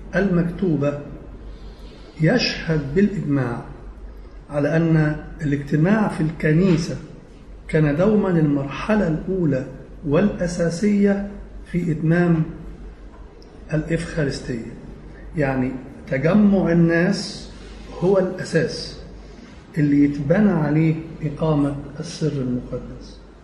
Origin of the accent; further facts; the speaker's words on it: Egypt; عندنا في مصر